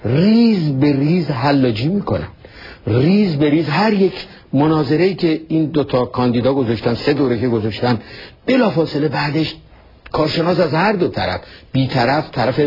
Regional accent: Iran; moved away as an adult

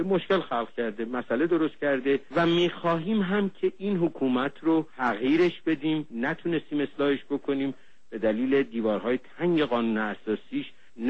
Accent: Iran; من به عنوان یک ایرانی میگم

